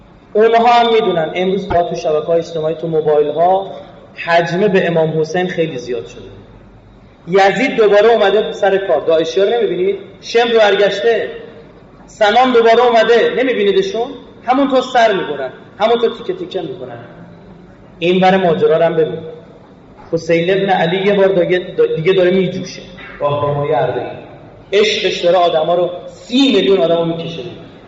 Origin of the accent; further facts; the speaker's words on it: Iran; من از ایران اومدم،